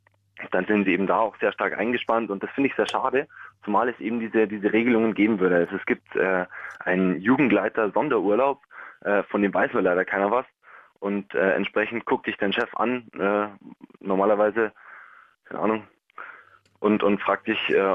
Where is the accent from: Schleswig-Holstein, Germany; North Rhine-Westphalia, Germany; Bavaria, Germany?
Bavaria, Germany; also ich komme aus Bayern